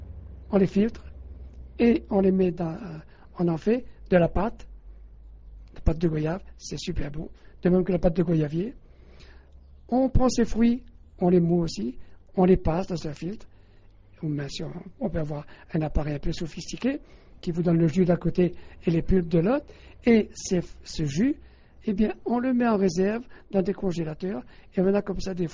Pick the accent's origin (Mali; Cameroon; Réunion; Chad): Réunion; Le Tampon; tout en étant au Tampon et dans les environs. Je n'ai jamais pratiquement quitté la Réunion. Si j'ai quitté la Réunion seulement pour mon service militaire